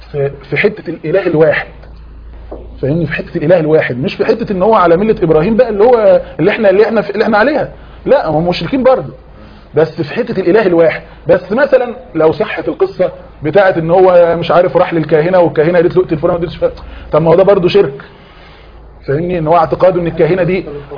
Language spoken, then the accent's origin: Arabic; Egypt